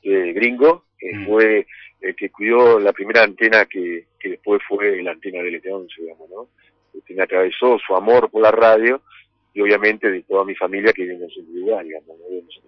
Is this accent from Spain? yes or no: no; Paraná, Entre Ríos, Argentina; born there; yo soy nacido en Paraná, y vivo en Paraná, y vivo en Paraná